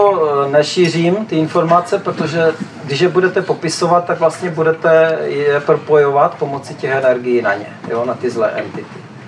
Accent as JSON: {"language": "Czech", "region": "Moravia", "country": "Czechia", "said": "u nás na Moravě se říká, to je o ničem."}